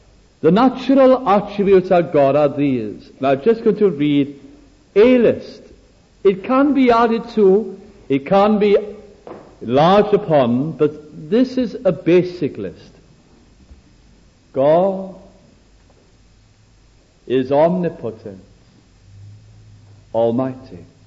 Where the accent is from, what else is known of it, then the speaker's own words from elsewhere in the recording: Wales, United Kingdom; I'd always been faced in a church, a little Welsh church that I attended in my hometown.